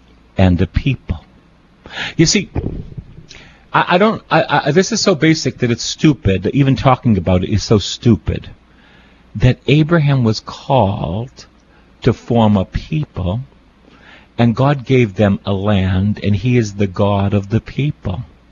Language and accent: English; Boston, Massachusetts, United States; I come from East Boston, and I'm proud of it.